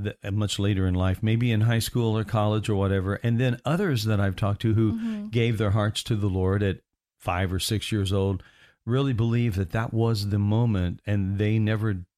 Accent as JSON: {"language": "English", "region": "Indiana", "country": "United States", "said": "I'm from Indiana"}